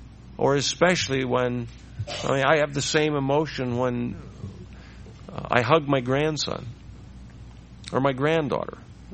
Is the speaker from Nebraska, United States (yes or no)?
yes; Nebraska, United States; When we were growing up in Nebraska, we spent time together when we were young.